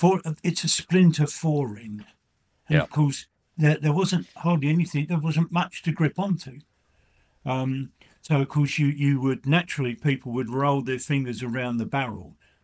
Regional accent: England, United Kingdom; No, mate, I'm an Englishman.

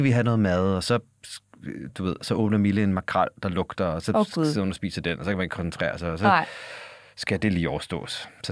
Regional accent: Farum, Capital Region of Denmark, Denmark

